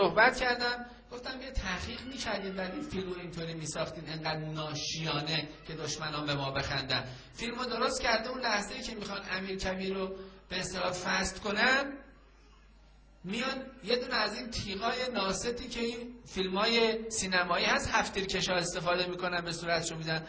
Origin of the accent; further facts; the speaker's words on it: Iran; به عنوان یک مسلمان و به عنوان یک ایرانی